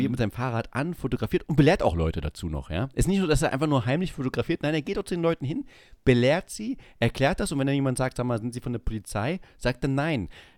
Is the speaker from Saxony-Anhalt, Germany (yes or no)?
yes; Saxony-Anhalt, Germany; Ich weiß, Sachsen-Anhalt, schwieriges Land, mein Heimatland, mein Bundesland.